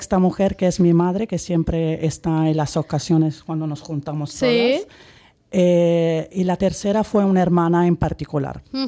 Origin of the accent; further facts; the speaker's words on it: Italy; Spanish is a second language; now in Spain; Italiana. Seguro que se nota de mi acento.